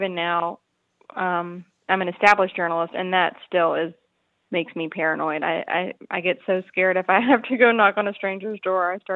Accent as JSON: {"language": "English", "region": "Louisiana", "country": "United States", "tie": "born or raised there", "lives_now": "Portland, United States", "said": "I grew up in Louisiana and I live in Portland, Oregon now. And you couldn't really pick two different states politically and culturally."}